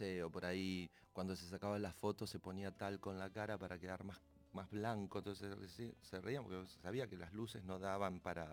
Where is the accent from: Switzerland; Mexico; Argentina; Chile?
Argentina; Moreno, Buenos Aires Province; born there; Yo nací en Moreno igual, no tengo que ver con el norte